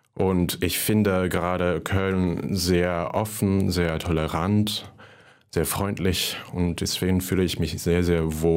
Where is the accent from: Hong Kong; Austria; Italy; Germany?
Hong Kong; als Kind in Hongkong musste man irgendwas Neues lernen.